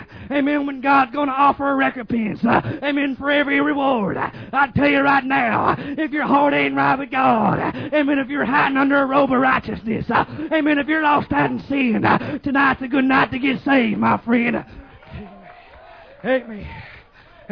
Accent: Texas, United States; I'm from Texas, but that's where he is for us.

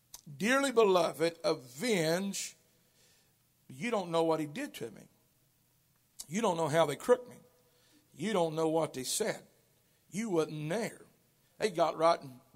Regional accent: Kentucky, United States; Honey, we're just strange. We're from Kentucky.

